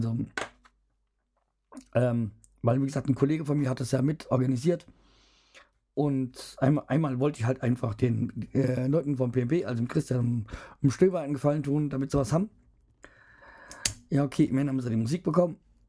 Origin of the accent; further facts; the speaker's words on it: Hanau, Hesse, Germany; es halt auch in Hanau ist und ja, eigentlich in dem Stadtteil, also Steinheim, wo ich aufgewachsen bin, wo ich immer gerne bin